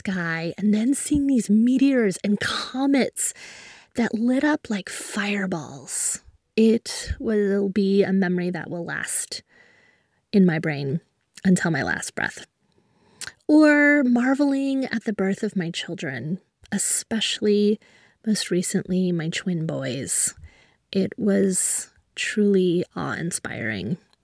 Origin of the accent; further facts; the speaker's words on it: Tucson, Arizona, United States; I grew up in Tucson, Arizona, in the heart of the desert.